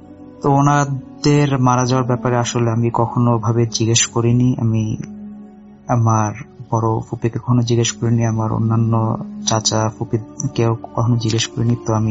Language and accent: Bangla; Comilla, Chittagong Division, Bangladesh; তো আমাদের গ্রামের বাড়ি কুমিল্লায়